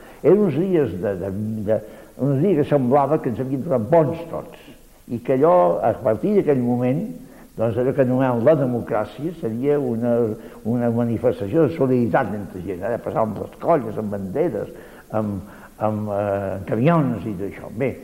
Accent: Barcelona, Catalonia, Spain; born there; vaig néixer a la Barcelona Vella, el que se'n diu ara, doncs, Raval, Ciutat Vella, no? Vaig néixer allà.

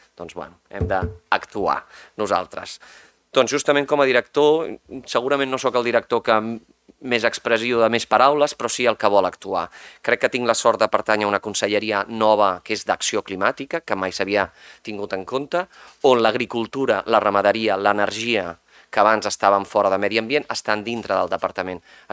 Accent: Mataró, Catalonia, Spain; sóc de Mataró, però la meva carrera, l'estudi de Ciències Ambientals, ho vaig fer aquí a Girona. En realitat, Girona és com la meva segona casa, perquè vaig marxar de Mataró pensant que estaria un any

